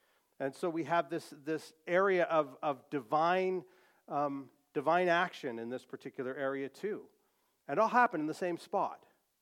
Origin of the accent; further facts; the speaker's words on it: Canada; especially when we're from Canada, which is massive, right?